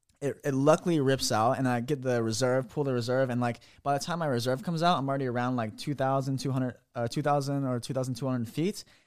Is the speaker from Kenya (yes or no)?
no; Hawaii, United States; especially like growing up in Hawaii, it's like there's been times in the ocean where I'm like, holy shit, I might be drowning right here.